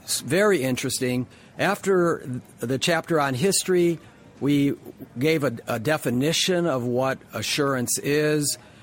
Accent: Dallas, Texas, United States; from Dallas, Texas.

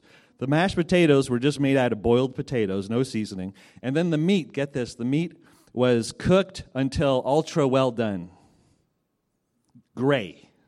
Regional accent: Montreal, Quebec, Canada; I'm from Montreal. Anyone ever been to Montreal before? Some people, yes. I'm from Montreal. We love to eat, too.

